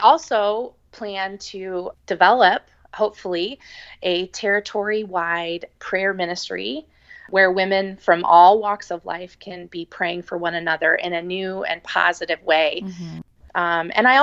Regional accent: Michigan, United States; that's where all our family is from. So we're all from Michigan.

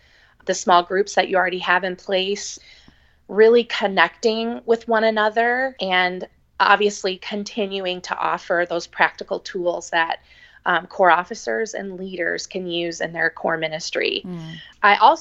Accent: Michigan, United States; that's where all our family is from. So we're all from Michigan.

